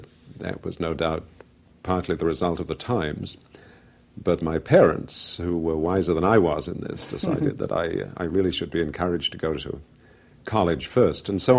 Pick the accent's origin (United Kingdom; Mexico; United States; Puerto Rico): United Kingdom; England; I was born in England and grew up there. I was educated at Solihull School, which when I went was an all-boys school, an independent school.